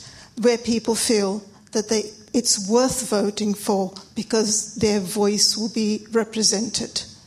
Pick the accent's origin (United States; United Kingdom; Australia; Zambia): United Kingdom; Hitchin, East of England; I come from Hitchin, North Hertfordshire.